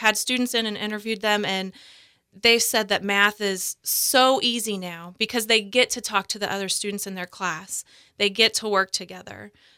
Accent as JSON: {"language": "English", "town": "Marion", "region": "Kansas", "country": "United States", "tie": "born or raised there", "lives_now": "Great Bend, United States", "said": "I grew up in Marion, Kansas, went to Emporia State for college"}